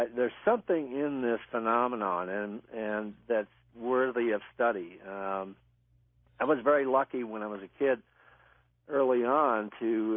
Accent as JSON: {"language": "English", "town": "San Diego", "region": "California", "country": "United States", "tie": "born or raised there", "said": "as a kid growing up in San Diego, I was born in 46, and so I spent a good chunk of my time in San Diego as a kid."}